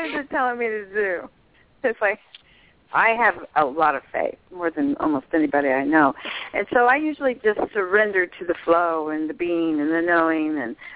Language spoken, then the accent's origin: English; Indianapolis, Indiana, United States; born there; also born or lived in California; now in Fort Myers, United States; I was probably in California then. Now I'm in Florida, but I was born in Indianapolis.